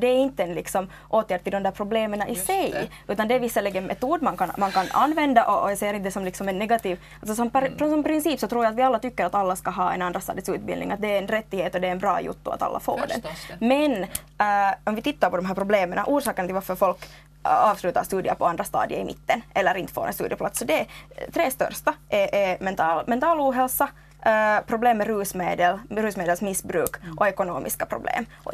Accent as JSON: {"language": "Swedish", "town": "Porvoo", "region": "Uusimaa", "country": "Finland", "said": "i min hemkommun Borgå, därifrån jag ursprungligen"}